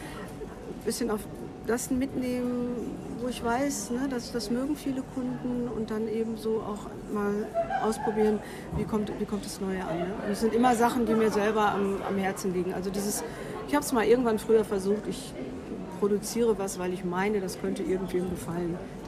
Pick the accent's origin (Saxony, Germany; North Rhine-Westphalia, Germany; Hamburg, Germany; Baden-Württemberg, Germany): North Rhine-Westphalia, Germany; Nordkirchen; ich komme aus Nordkirchen